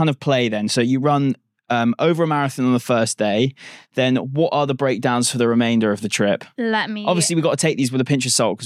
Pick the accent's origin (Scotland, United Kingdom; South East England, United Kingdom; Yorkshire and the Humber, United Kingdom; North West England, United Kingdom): South East England, United Kingdom; Guildford; which is my hometown